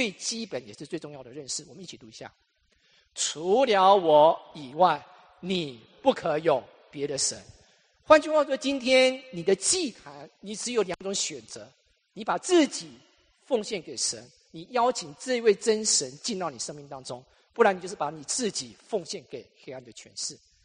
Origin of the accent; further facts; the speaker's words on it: Taiwan; 弟兄姊妹，我们从台湾来的哈，台湾我告诉大家